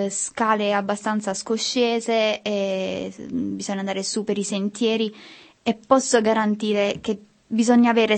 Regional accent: Apulia, Italy; In vita mia, eppure diciamo, essendo pugliese, il sole lo conosco

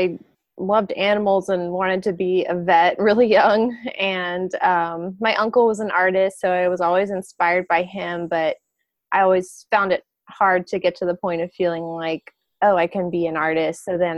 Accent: New Orleans, Louisiana, United States; So I grew up in New Orleans, and as I was entering my sophomore year of high school, Hurricane Katrina hit

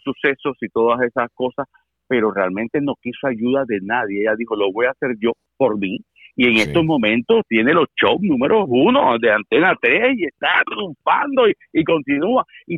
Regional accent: Spain; moved away; Yo no hubiera venido nunca, pero yo me hubiera quedado siempre en España.

